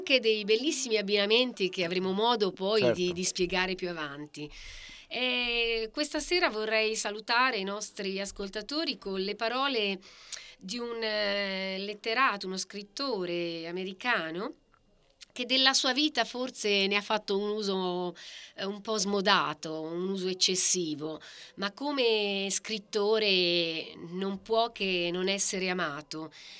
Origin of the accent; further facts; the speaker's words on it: Tuscany, Italy; E che noi siamo toscani e che quindi dobbiamo sapere.